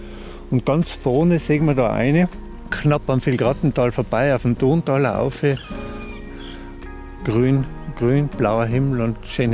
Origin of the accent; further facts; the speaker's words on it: Obertillach, Tyrol, Austria; Ich bin in Obertillach aufgewachsen.